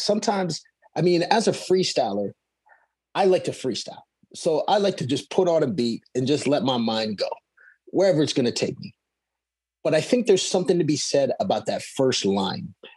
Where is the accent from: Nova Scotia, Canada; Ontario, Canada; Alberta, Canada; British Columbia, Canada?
Ontario, Canada; Sarnia; because I grew up around in Sarnia, Ontario, which is near Detroit.